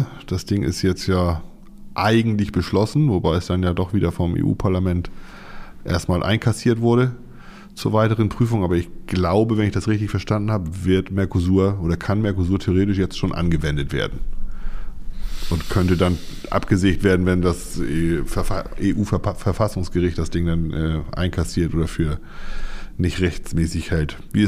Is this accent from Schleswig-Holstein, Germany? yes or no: yes; Schleswig-Holstein, Germany; wir sehen uns ja in erster Linie als Schleswig-Holsteiner